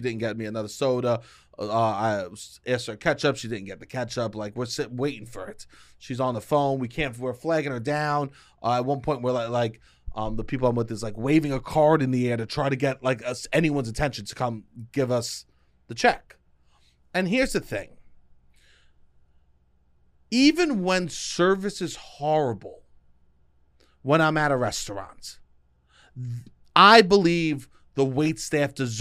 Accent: New York, United States; Because I'm from New York, right?

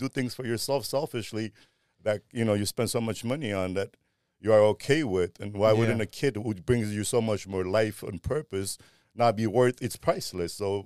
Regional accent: Armenia; now in United States; coming to America for a bigger future, from Armenia. So the whole perspective of, you know, growing up in Armenia was the Christian community where it's family, morals, respect, you know, the way we were raised.

